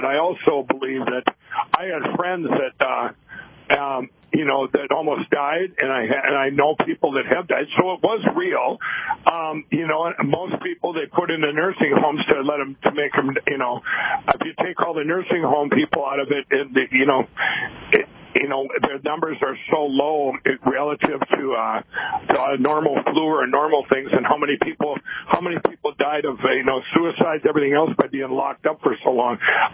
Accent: Minnesota, United States; especially in my home state, it exposed this governor and mayor and all this terrible leadership by the Democrats and they. And in Minnesota, the feeling on the ground is

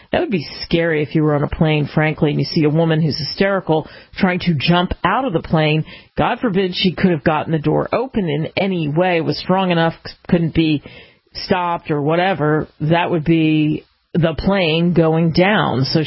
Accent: Los Angeles, California, United States; I grew up in Los Angeles, and we got problems in L.A. of all sorts.

